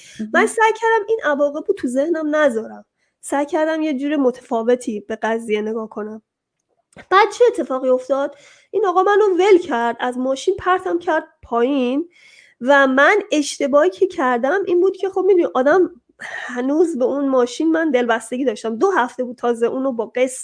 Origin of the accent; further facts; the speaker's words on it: Iran; moved away as an adult; خیلی با خودم کلنجار رفتم تا از ایران اومدم بیرون